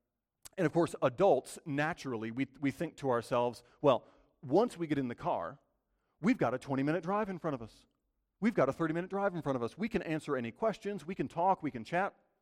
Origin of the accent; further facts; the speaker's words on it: Michigan, United States; And you know, I'm from Michigan, but I don't really like these guys all that much.